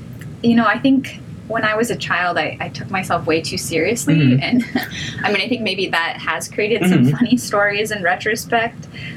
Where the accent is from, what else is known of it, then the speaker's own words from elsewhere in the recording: Columbus, Ohio, United States; also born or lived in Greenville, South Carolina; So I am originally from Columbus, Ohio, but also spend some time in Greenville, South Carolina. But I've been out here for about 10 years now, and so I do consider myself to be, you know, local-ish.